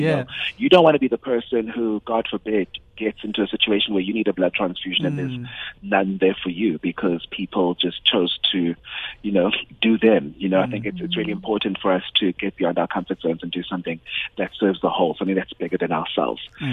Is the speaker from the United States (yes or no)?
no; South Africa; you've got a South African flag because we are proudly South African.